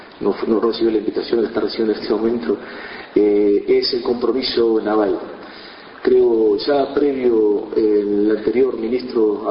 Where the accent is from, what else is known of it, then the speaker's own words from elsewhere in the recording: Uruguay; como para que como uruguayos hagamos el esfuerzo